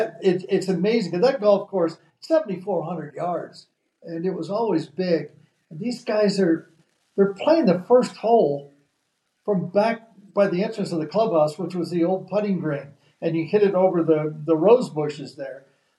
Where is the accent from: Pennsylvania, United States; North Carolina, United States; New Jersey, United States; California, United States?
California, United States; And that's just from me growing up in Southern Cal and watching that golf course get exposed to the public.